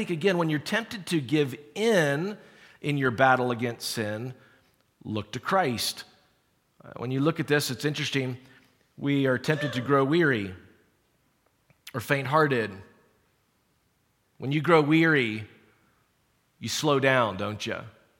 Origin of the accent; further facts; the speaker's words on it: South Carolina, United States; For me, growing up in South Carolina, and I think wilderness, I think trees, I think wilderness.